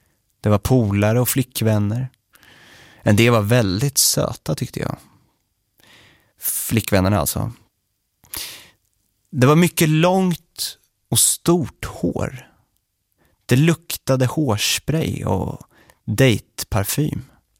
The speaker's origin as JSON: {"language": "Swedish", "town": "Linköping", "region": "Östergötland", "country": "Sweden", "tie": "born or raised there", "said": "Jag är från Linköping. Jag är i huvudsak uppvuxen med min mamma Siv och min storebror Sebastian."}